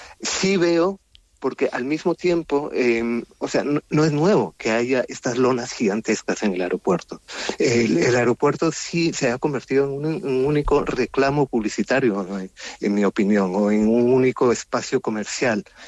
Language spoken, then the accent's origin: Spanish; Germany; uno como alemán, en el fondo, detecta inmediatamente de que esto va de dinero y de pagar